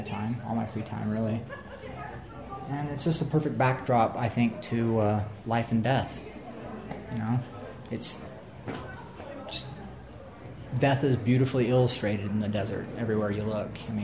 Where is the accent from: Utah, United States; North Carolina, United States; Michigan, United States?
Utah, United States; I'm from Utah. I love the outdoors.